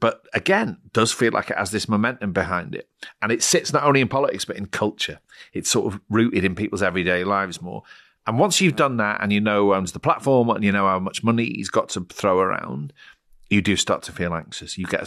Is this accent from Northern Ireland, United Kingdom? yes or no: no; Wales, United Kingdom; I am particularly worried about their rise in Wales, my home country.